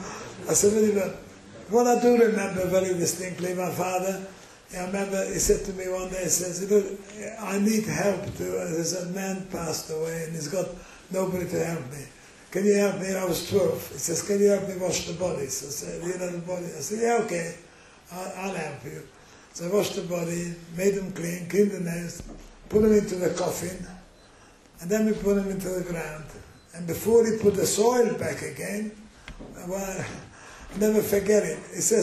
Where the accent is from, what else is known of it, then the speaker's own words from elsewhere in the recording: Romania; moved away; Right, as Rabbi said, I was born in Romania, in a very Hasidic family. I had long pious as a kid, brought up very Hasidic way.